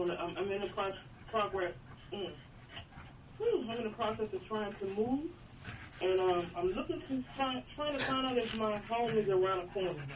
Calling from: Washington, District of Columbia, United States; I'm calling from Washington, D.C.

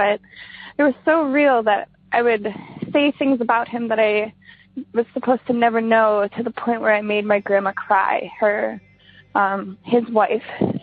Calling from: Wisconsin, United States; from Wisconsin. This is my first time calling in, so sorry, I'm a little nervous.

